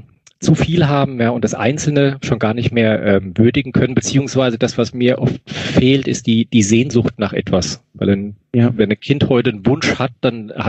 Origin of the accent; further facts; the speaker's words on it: Rhineland-Palatinate, Germany; Und ich komme ja aus der Nähe von Mainz, so 15 Kilometer vor den Toren von Mainz im schönen Rheinhessenland, aus einem kleinen Ort.